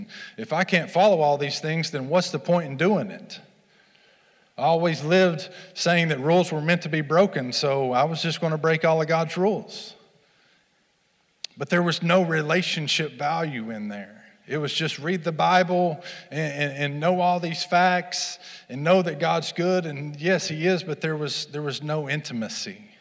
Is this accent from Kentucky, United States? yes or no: yes; Kentucky, United States; I'm from Kentucky originally, and for the better part of 10 years, I struggled with drug and alcohol addiction.